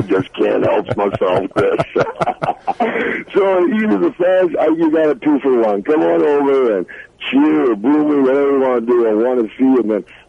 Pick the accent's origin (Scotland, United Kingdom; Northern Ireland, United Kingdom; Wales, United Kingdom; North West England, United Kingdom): Scotland, United Kingdom; Yeah, I'm a country bumpkin. I'm from Scotland.